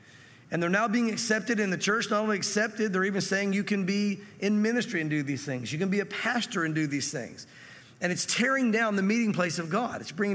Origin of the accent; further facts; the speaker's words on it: United States; I've not grown up a different color or from a different country. I'm from America and it is what it is.